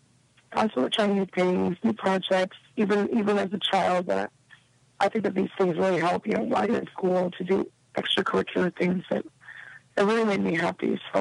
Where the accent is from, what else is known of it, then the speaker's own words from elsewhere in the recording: New York City, New York, United States; I'm from New York City, so there's always opportunity.